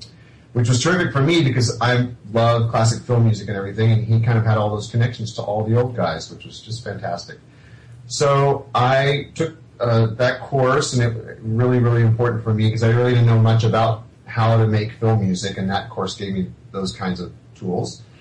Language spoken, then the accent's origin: English; Midwest, United States; also born or lived in Texas; Okay, well … I'm from the Midwest, born and raised, and I was educated in Texas.